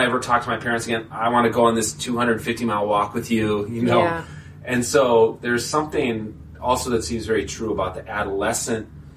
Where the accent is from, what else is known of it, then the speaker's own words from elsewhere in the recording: Minnesota, United States; I didn't know any atheists growing up in Minnesota. Like, everyone was Lutheran or Catholic and a few Jews, and that was it.